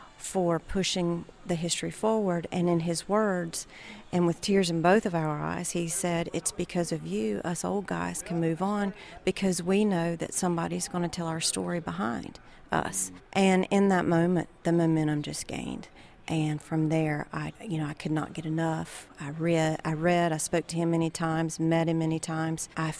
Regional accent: North Carolina, United States; We're from North Carolina, the mountains of North Carolina, actually.

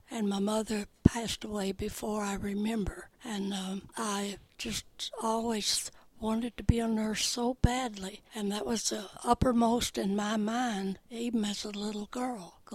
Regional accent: Blue Ridge, Georgia, United States; now in Windsor, United States; Well, at that time, it was very nice. A small town right on the Tennessee-North Carolina line.

